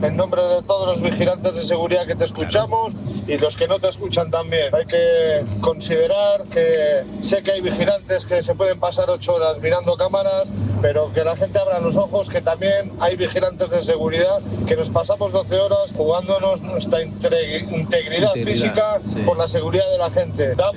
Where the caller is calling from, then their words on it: Valladolid, Castile and León, Spain; de Valladolid. Bueno, ahora vivo en Mallorca debido a mi trabajo.